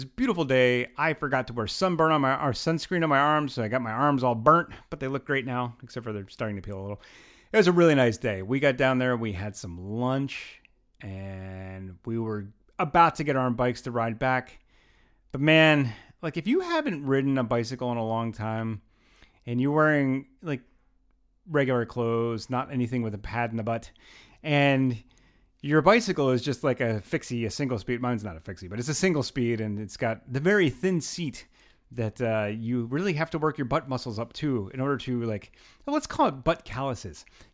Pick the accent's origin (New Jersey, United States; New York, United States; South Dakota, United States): New York, United States; This is the first time in my entire life as a New Yorker that I've actually taken a bicycle onto the train.